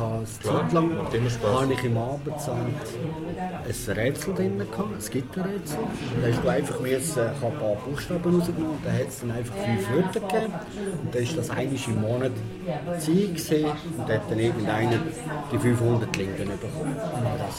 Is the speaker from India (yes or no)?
no; Switzerland; als Schweizer